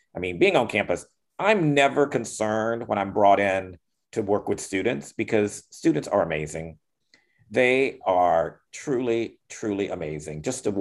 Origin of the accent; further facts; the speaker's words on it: North Carolina, United States; Even growing up in North Carolina, I mean, and I even tell myself, have I suppressed some things or something?